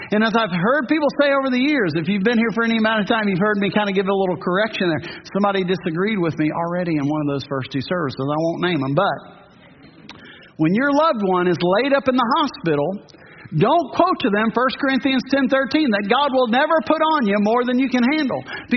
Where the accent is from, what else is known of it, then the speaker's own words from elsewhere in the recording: New Orleans, Louisiana, United States; It's kind of like my hometown in New Orleans, way below sea level.